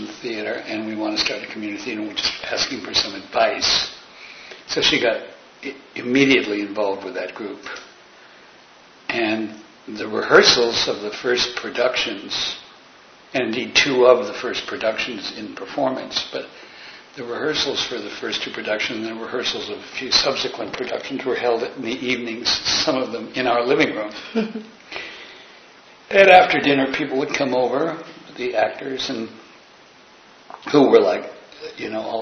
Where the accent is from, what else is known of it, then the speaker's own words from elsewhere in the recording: Warren, Ohio, United States; I'm from Warren, Ohio, and my mom had been a professional actress and mm-hmm. director, and she settled in Warren, Ohio with my dad just before World War II.